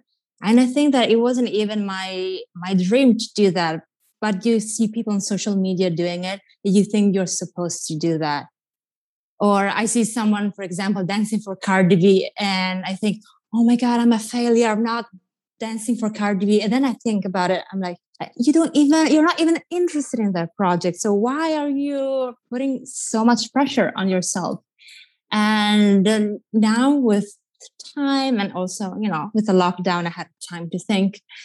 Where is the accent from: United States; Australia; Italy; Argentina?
Italy; You know, growing up in Italy, you get to see a lot of, you know, different fashion shows or know about fashion brands.